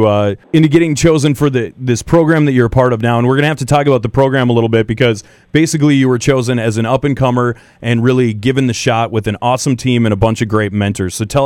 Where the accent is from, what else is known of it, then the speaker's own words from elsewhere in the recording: Alexandria, Minnesota, United States; just like I grew up with in Alexandria at the Viking Speedway and where you raced.